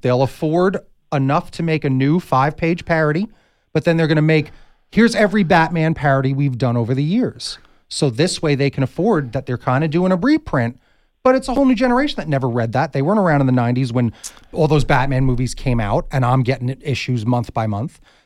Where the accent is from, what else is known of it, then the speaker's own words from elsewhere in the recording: Long Island, New York, United States; I went to the School of Visual Arts in New York City. I'm from Long Island, so it was great.